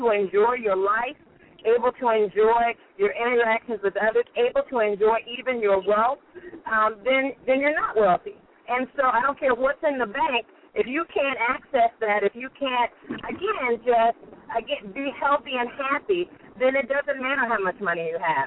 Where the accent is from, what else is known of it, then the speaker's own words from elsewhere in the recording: Kannapolis, North Carolina, United States; also born or lived in Pensacola, Florida; I was born in Pensacola, Florida, but really grew up in a little town called Kannapolis, North Carolina, which is about 20 minutes outside of Charlotte.